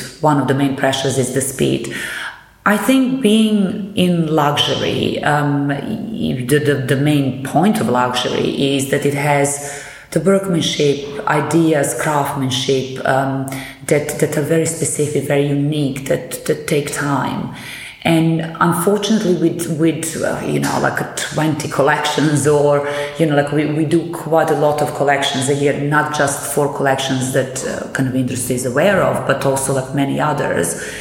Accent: Belgrade, Serbia; I come from Belgrade, from Serbia

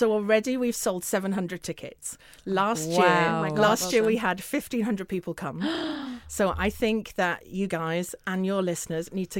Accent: England, United Kingdom; accent: northern; I should say that we are not just about London, hence my northern accent.

